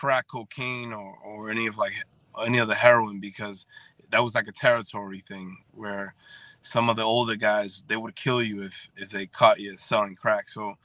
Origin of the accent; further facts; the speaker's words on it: Boston, Massachusetts, United States; Yeah, born and raised in Boston. I am my family from the Dominican Republic.